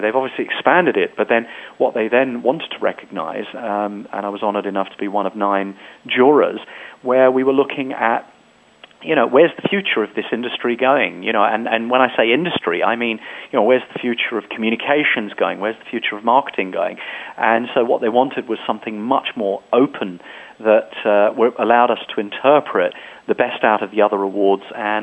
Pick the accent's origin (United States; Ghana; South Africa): South Africa; born there; also born or lived in Uganda; Well, I was born in South Africa.